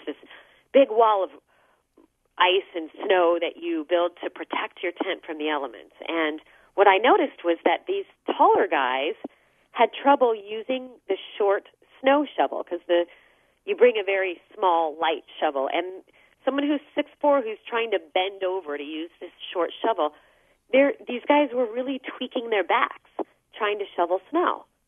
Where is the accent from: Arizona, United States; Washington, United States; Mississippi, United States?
Arizona, United States; Phoenix; I grew up in Phoenix, and we never got to shovel snow there.